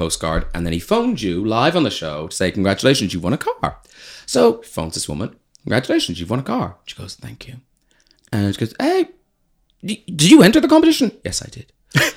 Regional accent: Ireland; because I grew up in Ireland

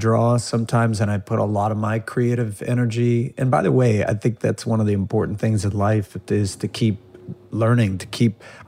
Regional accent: Louisiana, United States; born there; I was born in Louisiana, as was my brother.

